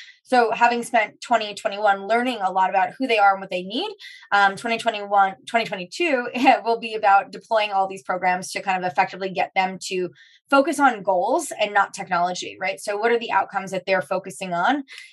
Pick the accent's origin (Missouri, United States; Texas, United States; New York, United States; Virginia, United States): New York, United States; Long Island; So my family and I, we grew up on Long Island, met my husband who's from Queens, brought him to Long Island.